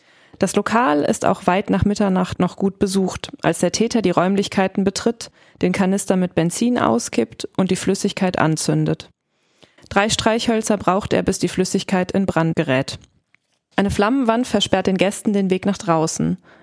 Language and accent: German; Bonn, North Rhine-Westphalia, Germany; als gebürtige Bonnerin